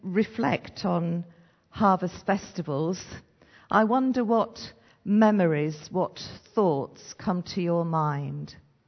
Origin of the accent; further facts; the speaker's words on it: Stratford-upon-Avon, West Midlands, United Kingdom; I grew up in Warwickshire. I grew up in Stratford-on-Avon. And Warwickshire, a little bit like Surrey really, very leafy, very woody, not quite so hilly, but very green and beautiful.